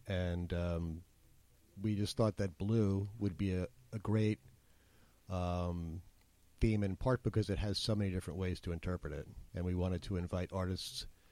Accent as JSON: {"language": "English", "region": "New Jersey", "country": "United States", "tie": "born or raised there", "also_born_or_lived": "Jamaica, Queens", "lives_now": "Hudson, United States", "said": "I was born in Jamaica, Queens. I grew up in New Jersey, and I've been up here in Hudson for about 6.5, well, it'll be actually 7 years on Winter Walk."}